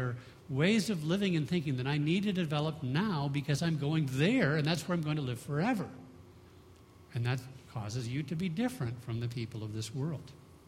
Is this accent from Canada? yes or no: yes; Vancouver, British Columbia, Canada; "Man, I'm from Vancouver, eh?"